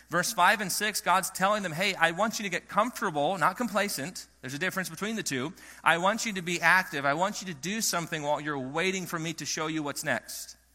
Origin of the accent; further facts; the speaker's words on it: Michigan, United States; I grew up in the North. I grew up in Michigan. Things are fast-paced, and I found Roanoke has a really good balance of all of that.